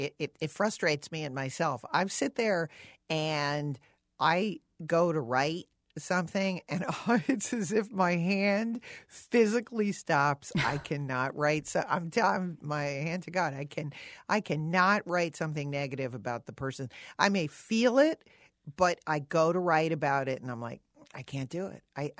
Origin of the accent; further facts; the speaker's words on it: Connecticut, United States; I'm a little bit, you know, I mean, I grew up in Connecticut. I'm kind of uptight.